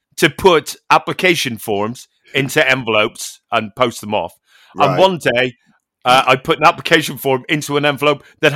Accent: Ireland; because, you know, I'm Irish. America loves Irish people.

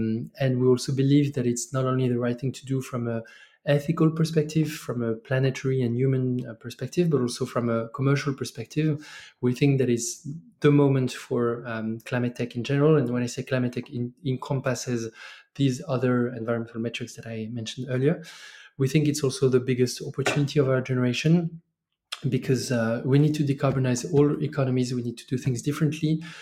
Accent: France; also born or lived in Mexico / China; As I said, I'm originally from France. I studied business in France, but did quite a bit of work in emerging countries.

